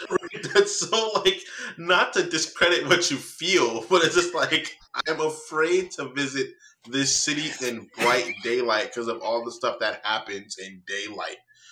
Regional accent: New York City, New York, United States; That's Central Park for you right there. As a New Yorker, that is just when it gets to nighttime, just don't be at Central Park.

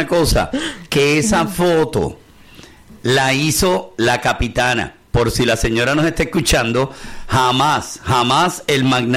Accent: Ponce, Puerto Rico; si va a estar en Puerto Rico, y más en mi pueblo, en Ponce

